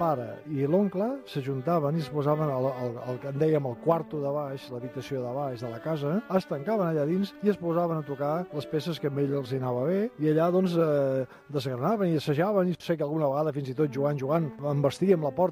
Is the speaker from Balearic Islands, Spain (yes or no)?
no; El Masnou, Catalonia, Spain; Tinc 70 anys i visc al Masnou, de sempre.